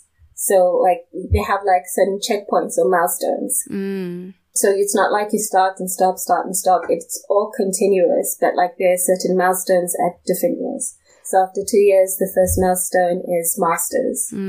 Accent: South Africa; I'm from South Africa.

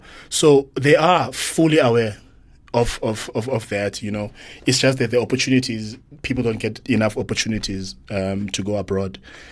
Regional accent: South Africa; first language Xhosa; English is a second language; And the fact that I'm South African, that music rings to me, you know, because I can relate to that music.

